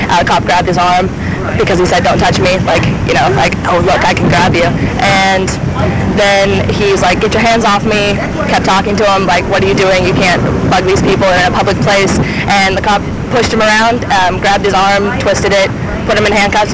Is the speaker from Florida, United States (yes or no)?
no; Colorado, United States; now in Santa Cruz, United States; I'm actually from Colorado, but I'm down here for now, I guess.